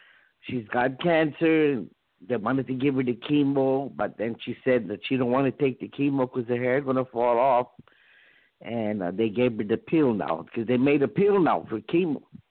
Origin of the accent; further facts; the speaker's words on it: Florida, United States; But I'm originally from Florida.